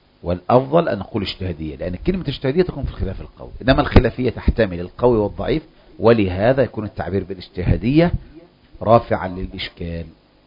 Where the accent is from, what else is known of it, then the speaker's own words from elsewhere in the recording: Egypt; ومثله عندنا في مصر، عندنا العملة إما ورقية ولا حديدية